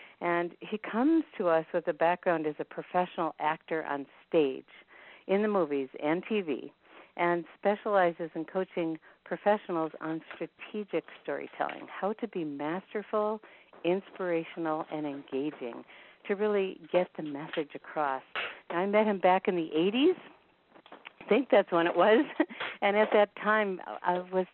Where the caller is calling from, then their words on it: Bozeman, Montana, United States; I'm calling from Bozeman, Montana